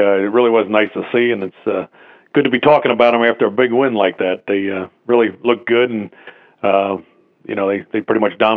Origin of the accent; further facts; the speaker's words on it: Phoenixville, Pennsylvania, United States; now in Gilbertsville, United States; My hometown was there, and now I'm out another 20 minutes from there in a place called Gilbertsville, a little more country.